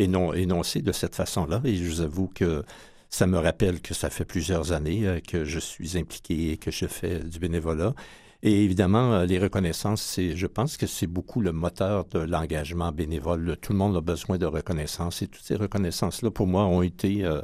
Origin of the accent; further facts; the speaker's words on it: Thetford Mines, Quebec, Canada; Moi, je suis né à Thetford Mines, la ville minière dans les cantons de l'Est, où maintenant on bannit l'amiante, mais je suis né là, j'ai été élevé là.